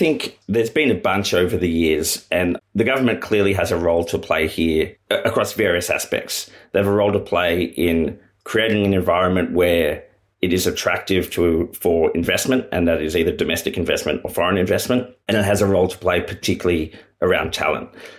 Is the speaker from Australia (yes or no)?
yes; Australia; As an Australian who has been fortunate enough to travel, you don't meet many other people that don't say, "Oh, Australia, you're so lucky to live there."